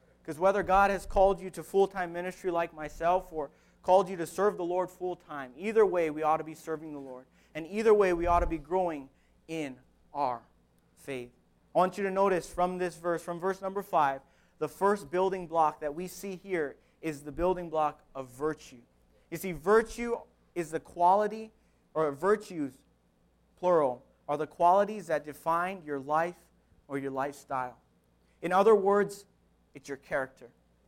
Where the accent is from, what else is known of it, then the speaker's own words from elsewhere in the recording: Hawaii, United States; You know, and for us as Christians, and growing up in Hawaii, that's a lack thereof.